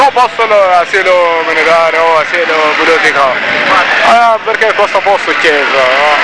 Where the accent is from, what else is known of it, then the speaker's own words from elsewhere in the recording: Darfur, Sudan; Italian is a second language; now in Italy; Io sono dal Darfur, io ho partito dall'Egitto, Egitto, Turchia, Italia.